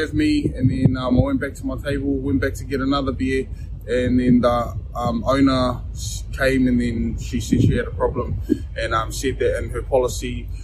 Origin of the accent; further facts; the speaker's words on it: Tokoroa, Waikato, New Zealand; I was raised in Tokoroa. It's just all we know there is being a bushman and a gang member.